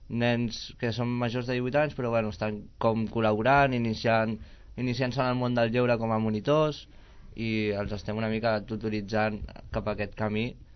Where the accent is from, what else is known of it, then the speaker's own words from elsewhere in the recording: Valencian Community, Spain; que vinc de la Vall d'Ufa